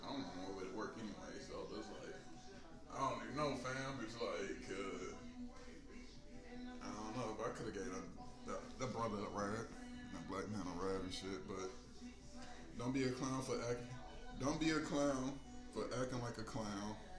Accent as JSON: {"language": "English", "town": "Detroit", "region": "Michigan", "country": "United States", "said": "I ain't from here. I'm from Detroit, bitch, all day."}